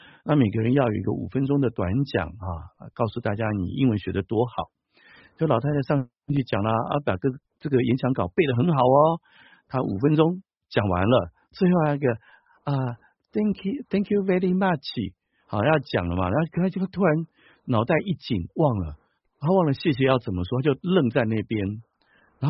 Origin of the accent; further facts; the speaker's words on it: Taiwan; 然后有时候我们台湾人讲一些笑话